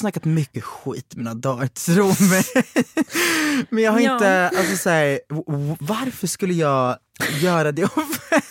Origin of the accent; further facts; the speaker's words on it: Växjö, Kronoberg County, Sweden; jag är från Växjö.